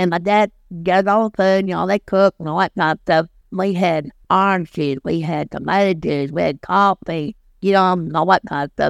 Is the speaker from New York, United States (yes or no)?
no; Princeton, Kentucky, United States; I was born right here in Princeton, and … we lived up there on the Maxwell Street, second house in the corner, 504 Maxwell Street